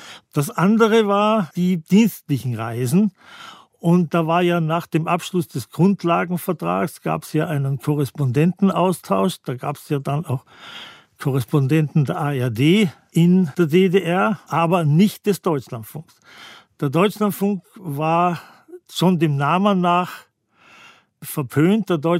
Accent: Austria; Ich war und bin noch immer Österreicher

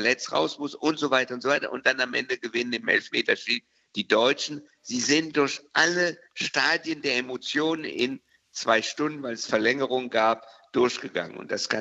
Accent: France; Ich bin in Frankreich geboren, mit dem französischen Fußball aufgewachsen.

